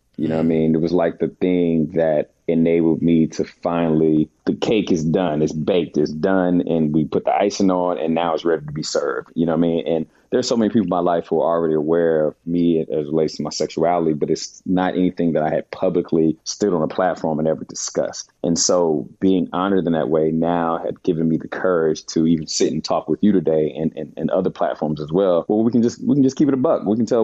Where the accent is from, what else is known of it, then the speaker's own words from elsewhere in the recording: Baltimore, Maryland, United States; now in Los Angeles, United States; he lives in my hometown of Baltimore. And like, I live